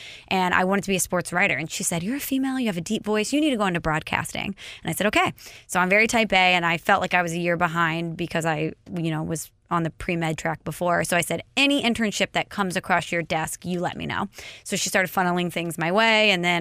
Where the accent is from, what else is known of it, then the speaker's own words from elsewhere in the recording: St. Louis, Missouri, United States; So growing up in St. Louis, most people here are diehard sports fans.